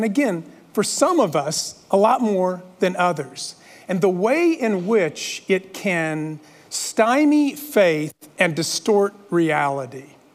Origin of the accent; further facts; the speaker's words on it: El Paso, Texas, United States; Growing up in El Paso, I can relate to this.